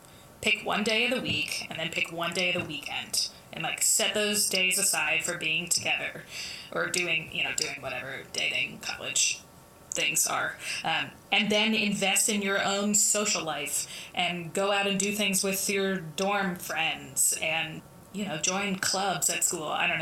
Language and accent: English; the South, United States; Yeah, I definitely am born and raised in the South.